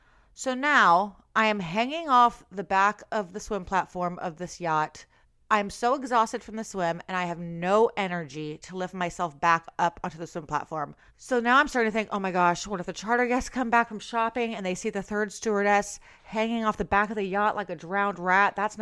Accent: Florida, United States; Oh, that sounds like Florida, where I grew up.

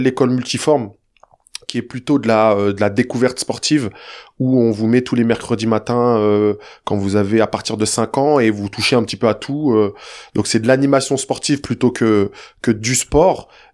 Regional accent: Saint-Cyr-l'École, Île-de-France, France; also born or lived in Le Chesnay; Je suis né en 1980, donc en 1980 dans les Yvelines. Je suis né au Chênaix. Ensuite, on déménage quand je suis très jeune dans la ville de Saint-Cyr, pas loin de Versailles, petite cité HLM.

